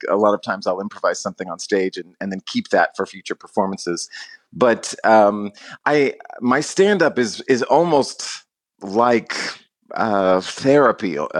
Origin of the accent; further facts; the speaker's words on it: San Antonio, Texas, United States; I spent my entire childhood here